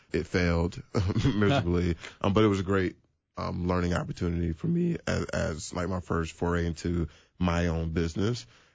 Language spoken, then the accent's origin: English; Decatur, Georgia, United States; So I grew up in Decatur, which is a suburb of Atlanta. Grew up in a one-parent household.